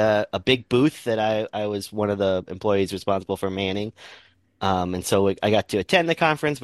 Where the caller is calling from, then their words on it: Minneapolis, Minnesota, United States; I am calling you from Minneapolis, Minnesota.